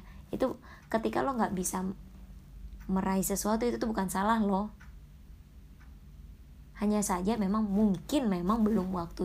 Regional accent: Jakarta, Indonesia; Kadang kita tuh sebagai warga Jakarta tuh sebel ya sama macet

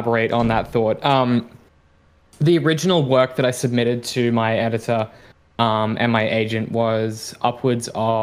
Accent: Australia; plus like the isolationism that I grew up with in Australia

